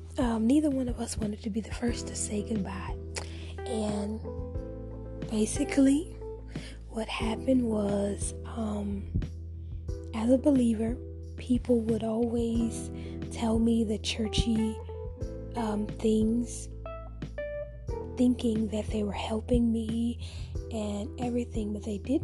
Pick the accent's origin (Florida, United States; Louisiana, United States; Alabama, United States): Louisiana, United States; Natchitoches; I am from Louisiana, Natchitoches, Louisiana to be exact. And I'm a Southern girl.